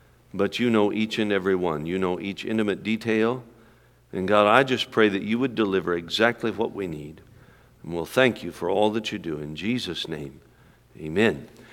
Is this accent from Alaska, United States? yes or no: yes; Alaska, United States; I'm from Alaska, and we're inhibited.